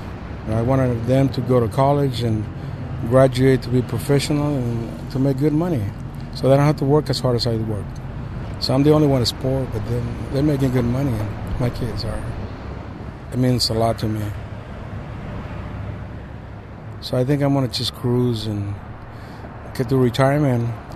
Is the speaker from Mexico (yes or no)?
yes; Mexico City, Mexico; now in Oakland, United States; I do construction work, and I'm original from Mexico City. I was born in Mexico City.